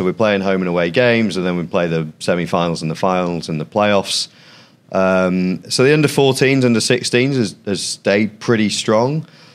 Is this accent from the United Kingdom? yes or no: yes; Blackpool, North West England, United Kingdom; now in London, United Kingdom; So for me, so I'm from Blackpool, but my dad's from Warrington.